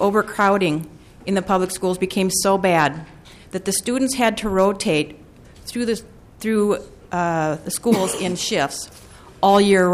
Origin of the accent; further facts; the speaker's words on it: Minnesota, United States; I grew up in Minnesota, and I went to school in Minnesota, so I knew what quality education looked like.